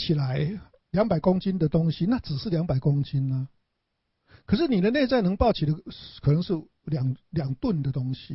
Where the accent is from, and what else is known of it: Taiwan